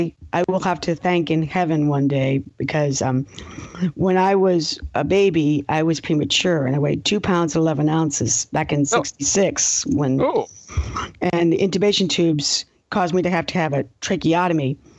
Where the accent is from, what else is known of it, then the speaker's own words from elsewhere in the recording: Beaumont, Texas, United States; But I grew up in Beaumont, Texas, and one of the biggest influences of childhood